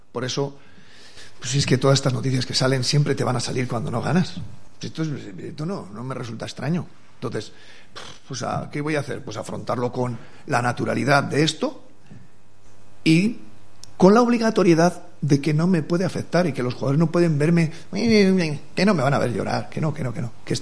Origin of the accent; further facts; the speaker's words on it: Salas, Castile and León, Spain; si soy de Salas, hostia, de un pueblo de Castilla, y soy autodidacta en mi vida